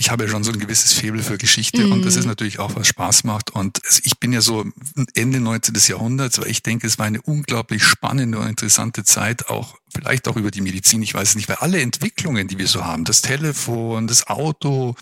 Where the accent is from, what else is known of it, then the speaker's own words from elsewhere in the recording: Munich, Bavaria, Germany; now in Würzburg, Germany; Würzburg, ich bin hier kein Würzburger, ich bin eigentlich Münchner. Ja, aber bin jetzt hier zu Hause